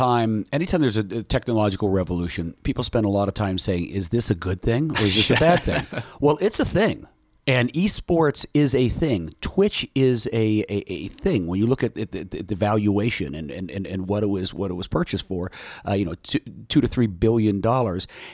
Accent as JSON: {"language": "English", "region": "West Virginia", "country": "United States", "said": "who I'm from West Virginia, and I've talked to Senator Manchin"}